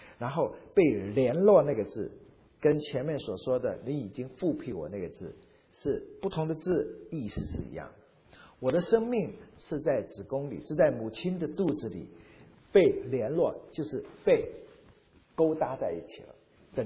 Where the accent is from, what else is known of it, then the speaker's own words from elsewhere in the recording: China; 那我们中国人的形容总是这样吗？